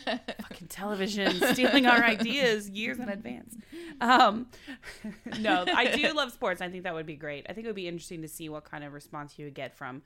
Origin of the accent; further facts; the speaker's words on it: Oklahoma, United States; because I'm from Oklahoma and we didn't have an NFL team.